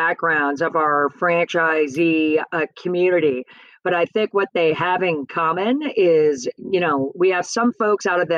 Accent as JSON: {"language": "English", "region": "Virginia", "country": "United States", "tie": "born or raised there", "said": "And then my home state where I grew up, Virginia, is wide open"}